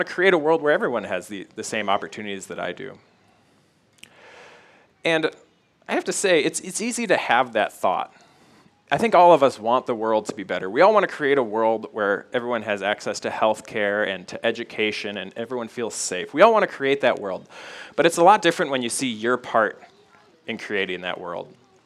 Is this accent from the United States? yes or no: yes; United States; born there; It was honestly just a total accident that I was born in America, in a wealthy area